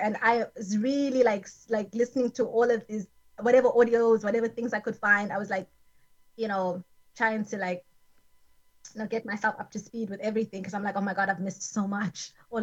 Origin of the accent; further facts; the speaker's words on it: Margate, KwaZulu-Natal, South Africa; also born or lived in Mthatha / Port Shepstone; No, so I was born in Mthatha, which is in the Eastern Cape, and then I moved I went to boarding school in Port Shepstone, and then which is like close to Margate, and then I lived in Margate.